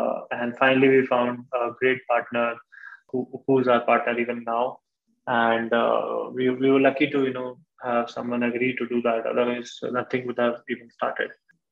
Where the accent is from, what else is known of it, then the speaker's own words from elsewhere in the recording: Alwar, Rajasthan, India; I come from a, you know, regular middle-class background. I grew up in Alwar. It's a small city in Rajasthan.